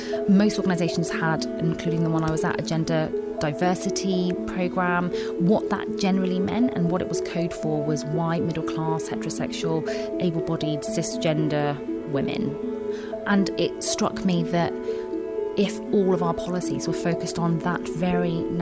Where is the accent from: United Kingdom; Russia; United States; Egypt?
United Kingdom; I'm mixed heritage. I'm Algerian British.